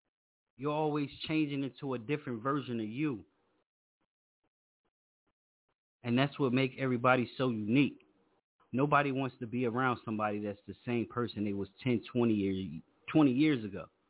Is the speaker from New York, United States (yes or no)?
no; Virginia, United States; Tonight we was in my hometown, Virginia.